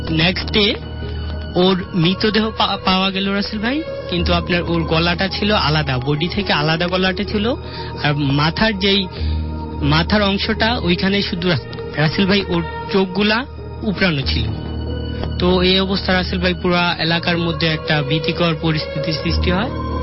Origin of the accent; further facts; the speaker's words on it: Comilla, Chittagong Division, Bangladesh; now in Dhaka, Bangladesh; ঘটনাটি ঘটেছিল 2013 সালের দিকে আমার গ্রামের বাড়ি কুমিল্লাতে। তো রাসেল ভাই, আমার গ্রামটা কুমিল্লাতে আপনার ঢাকা চট্টগ্রাম মহাসড়কের ডান পাশে অবস্থিত।